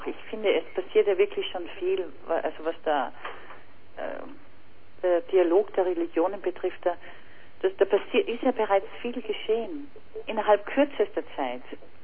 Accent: Salzburg, Austria; ich als Salzburgerin benutze jetzt natürlich den Papst, weil der mir heute schon am nächsten ist, weil ich in dieser Religion aufgewachsen bin.

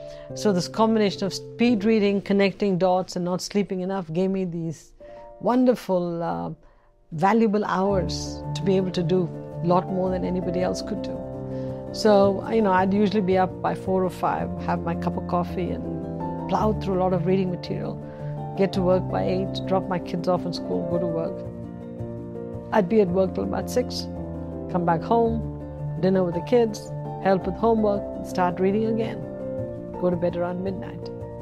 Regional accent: Chennai, Tamil Nadu, India; moved away as an adult; now in United States; I was born in India. And in those days, where I grew up, especially in the south of India, in Madras, women didn't work, women didn't go to college. And came to the United States in 1978.

